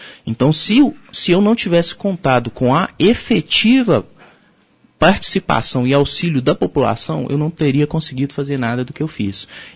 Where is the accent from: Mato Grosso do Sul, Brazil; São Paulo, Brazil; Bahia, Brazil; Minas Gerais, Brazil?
Minas Gerais, Brazil; now in Palmas, Brazil; Eu venho de Minas Gerais e agora que provavelmente vou viver o resto da minha vida aqui no estado do Paraná, se eu tiver que dizer de onde eu sou, tenho que dizer que eu sou de Palmas